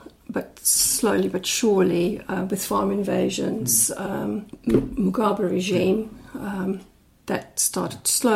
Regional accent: Netherlands; English is a second language; moved away as an adult; also born or lived in Zimbabwe / Botswana; And originally I'm Dutch. So I grew up in the Netherlands and I moved to Zimbabwe in 1995, when I was 26, yeah, because my husband is from there, and lived there for quite a few years

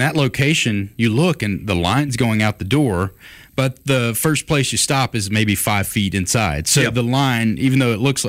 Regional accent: Nashville, Tennessee, United States; born there; I had to order it from the city I was born or the state I was born up in Nashville.

